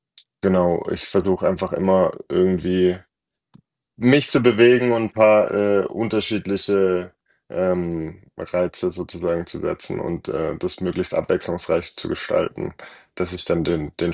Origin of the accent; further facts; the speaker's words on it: Bavaria, Germany; ich bin ja quasi in Bayern groß geworden und dann auch regelmäßig in den Bergen gewesen